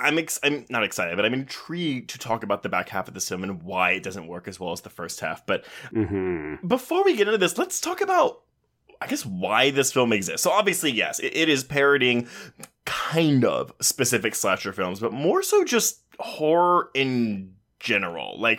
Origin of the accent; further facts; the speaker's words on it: Richmond, Texas, United States; This movie was filmed no less than 20 minutes away from the house I grew up in Richmond, Texas.